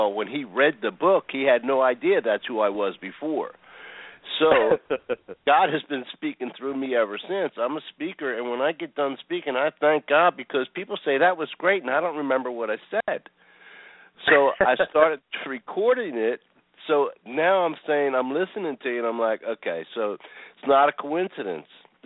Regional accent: Philadelphia, Pennsylvania, United States; Yeah, I'm from Philadelphia, so that's probably not going to happen.

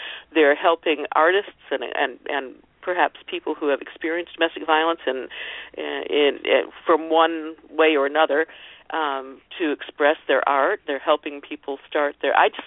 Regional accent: Ohio, United States; And I was born and raised in Ohio, so I'm yay, Ohio.

